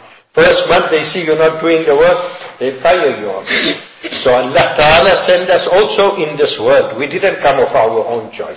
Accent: South Africa; born there; We are Indian people. We came from India, our forefathers. We are born in South Africa, but our forefathers came from India to South Africa for greener pastures, more to earn more dunya, for a better lifestyle.

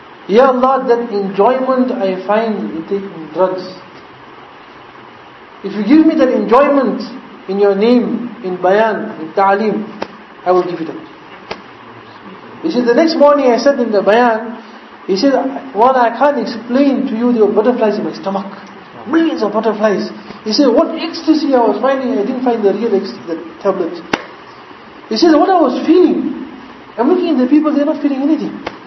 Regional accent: Stanger, KwaZulu-Natal, South Africa; But this enjoyment you will get, we had one something in Stanger, my hometown.

